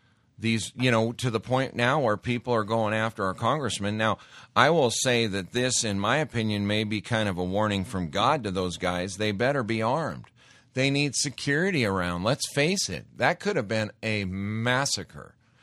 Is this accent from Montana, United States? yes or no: yes; Montana, United States; I grew up in Montana. I've got maybe some old school conservative beliefs where a man takes responsibility for himself